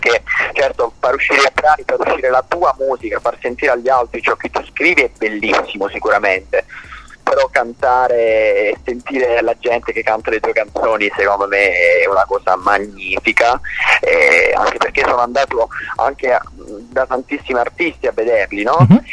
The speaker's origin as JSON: {"language": "Italian", "region": "Apulia", "country": "Italy", "said": "mi sono diplomato a giugno qui a Celime Sapiche, nel mio paese, provincia di Brindisi"}